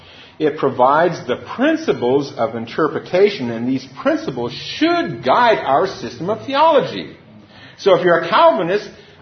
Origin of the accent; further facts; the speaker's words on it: Oregon, United States; I'm from Oregon.